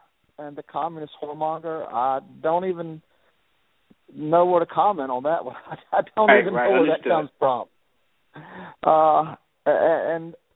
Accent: Alabama, United States; Well, you know, growing up in Alabama, we're an extremely conservative state, you know, mostly Republicans hold state offices

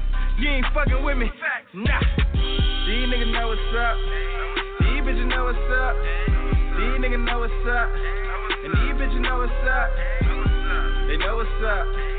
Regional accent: Florida, United States; Yeah, I'm from Dade County, you know I'm about it.

